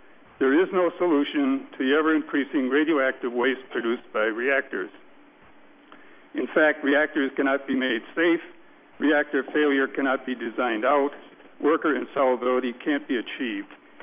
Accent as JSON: {"language": "English", "region": "Michigan", "country": "United States", "said": "I'm from St. Clair Terrace, Michigan"}